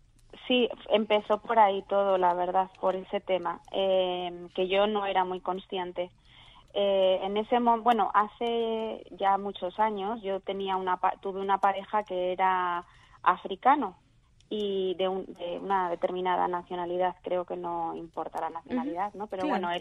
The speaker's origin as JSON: {"language": "Spanish", "country": "Spain"}